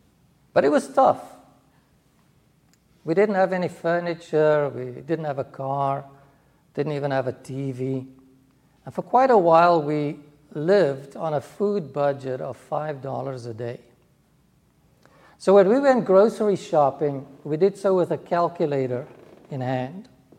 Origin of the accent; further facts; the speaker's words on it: South Africa; moved away as an adult; now in United States; Annalise and I were born and raised in South Africa. And in 1994, we came to the United States with two suitcases and a little less than $1,000 in our pockets.